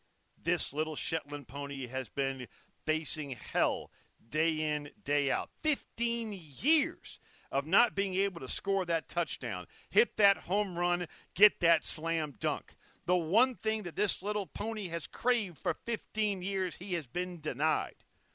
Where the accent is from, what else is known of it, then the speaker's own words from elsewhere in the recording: Folsom, Louisiana, United States; when it comes to growing up in Folsom, Louisiana, on that cherished ground known as Tautog Farm, it doesn't get much better than the eve of the Kentucky Derby.